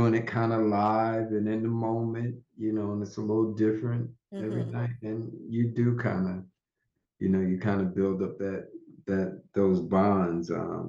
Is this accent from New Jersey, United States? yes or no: yes; Somerset, New Jersey, United States; growing up in Jersey, and I think one of the last places I lived there called Somerset, which is 40 miles outside of Manhattan, or 40-minute ride outside of Manhattan